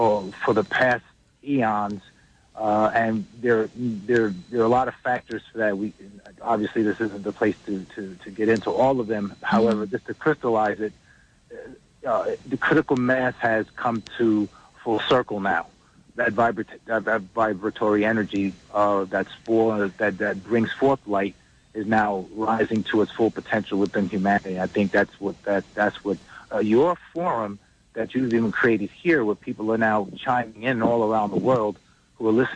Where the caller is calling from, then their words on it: New Jersey, United States; I'm calling from New Jersey.